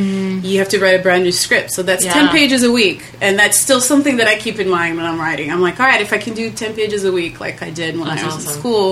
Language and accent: English; Brazil; now in United States; I'm originally from Brazil, born and raised. I moved here 17 years ago.